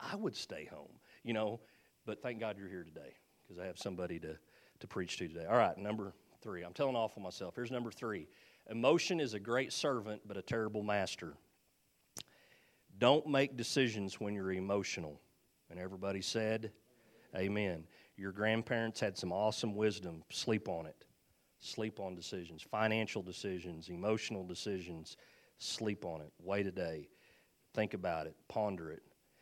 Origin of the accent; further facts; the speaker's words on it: Leedey, Oklahoma, United States; I'm going back to my hometown, and I'm going to plant a church there, and we're going to be a church of 500 in Leedia. Hello, the town's only 475 people